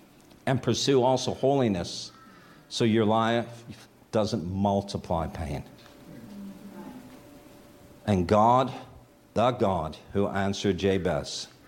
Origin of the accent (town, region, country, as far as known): Toronto, Ontario, Canada